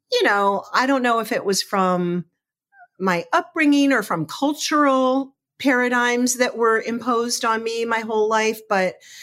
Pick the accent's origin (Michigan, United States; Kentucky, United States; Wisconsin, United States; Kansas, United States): Michigan, United States; Detroit; born there; Well, I was born in Detroit, Michigan. I'm the oldest of five children